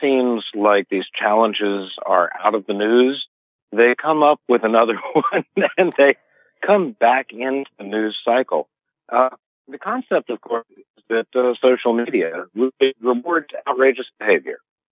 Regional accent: Memphis, Tennessee, United States; In Memphis, Tennessee, which is my hometown, we just had a young man shot in the head

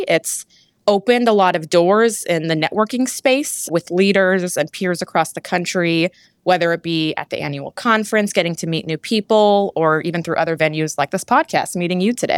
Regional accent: St. Louis, Missouri, United States; now in Boston, United States; I'm actually from the St. Louis area in Missouri.

